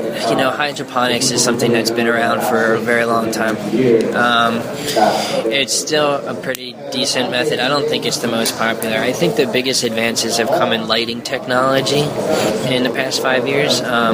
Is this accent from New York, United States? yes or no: no; New Jersey, United States; Yeah. Well, look, I'm from Jersey, all right? So I like Cali, but...